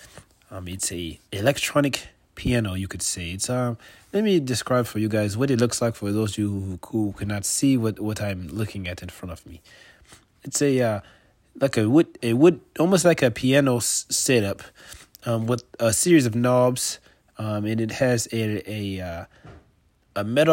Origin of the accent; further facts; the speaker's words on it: Berlin, Germany; English is a second language; I'm from Berlin